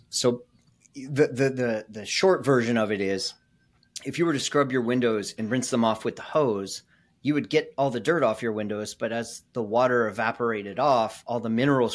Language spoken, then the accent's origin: English; Kingston, Ontario, Canada; in 2012, I moved back to my hometown here in Kingston, Ontario